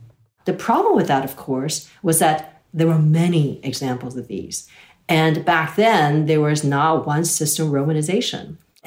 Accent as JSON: {"language": "English", "country": "Taiwan", "tie": "born or raised there", "said": "I learned Chinese, for instance, because I learned it basically under the nationalist system because I grew up in Taiwan, at least first half of my childhood."}